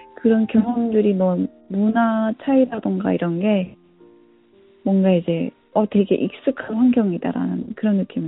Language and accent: Korean; North Korea; 왜냐면 저희는 아직까지도 이제 그 북한에서 온 그게 이제 다 적응은 했다라고 하는데